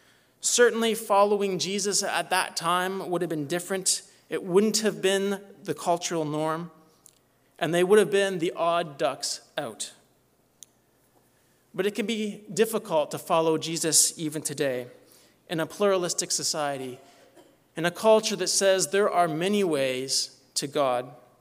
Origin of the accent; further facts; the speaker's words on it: Canada; As a Canadian in Washington, just visiting